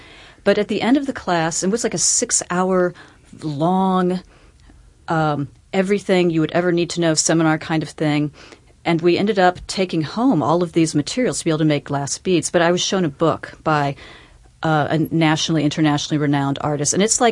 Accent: Berea, Kentucky, United States; I grew up in Berea, Kentucky, which has a very rich culture of Appalachian arts.

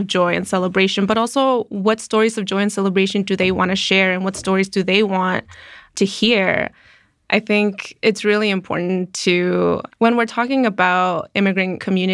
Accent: United States; Being Mexican American, I have an intimate closeness with Latinidades here in the US

